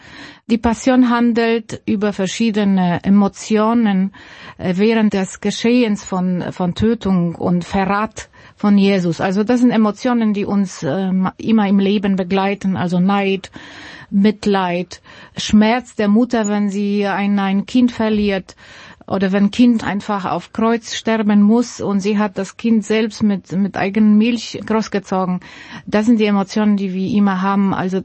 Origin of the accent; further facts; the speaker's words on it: Łódź, Łódź Voivodeship, Poland; Also ich komme aus Łódź